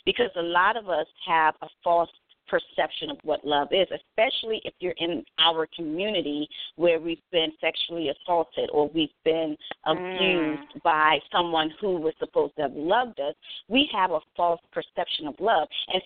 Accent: Mississippi, United States; I'm from Mississippi. I get it in. I can get hood. I can get ghetto. I can get country.

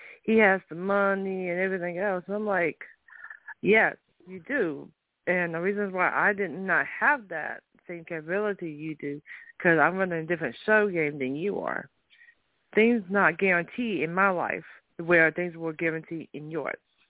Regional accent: North Carolina, United States; But I am from the south. I was born in North Carolina. I'm same county as I was when I was born.

